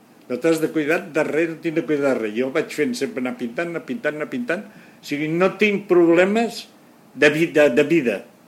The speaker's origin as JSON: {"language": "Catalan", "region": "Catalonia", "country": "Spain", "said": "escolta, que no veus que sóc català"}